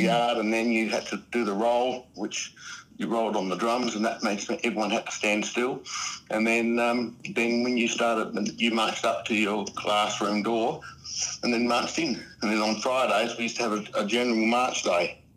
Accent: Adelaide, South Australia, Australia; And then I moved with my mother and father to Burn Street, Brooklyn Park in 1949. And that's where I grew up.

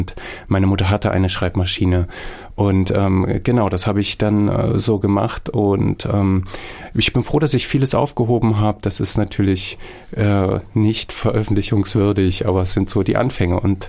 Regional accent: Magdeburg, Saxony-Anhalt, Germany; born there; moved away as an adult; now in Erfurt, Germany; Ich lebe seit 2005 in Erfurt, bin fürs Studium hierher gekommen, aber gebürtig komme ich aus Magdeburg.

